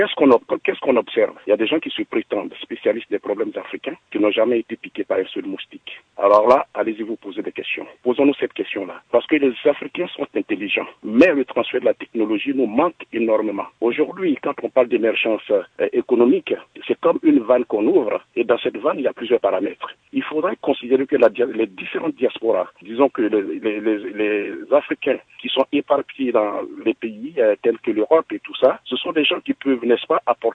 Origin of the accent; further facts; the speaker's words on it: Côte d’Ivoire; Je suis ivoirien.